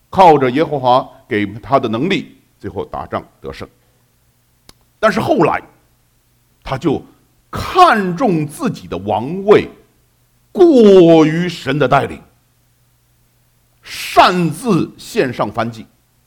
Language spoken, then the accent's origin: Chinese; China; 啊，我们中国人可懂得什么叫千千，什么叫万万